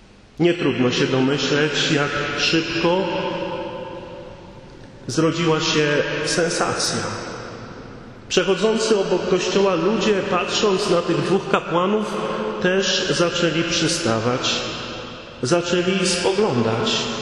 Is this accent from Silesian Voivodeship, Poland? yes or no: no; Słupsk, Pomeranian Voivodeship, Poland; 43 lata temu w moich rodzinnych Stronach na Pomorzu w Słupsku